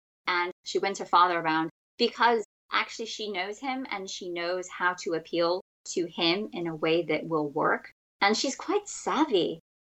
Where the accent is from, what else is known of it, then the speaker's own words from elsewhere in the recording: the South, United States; And I'm from the American South, and there's a phrase, come hell or high water, that we use.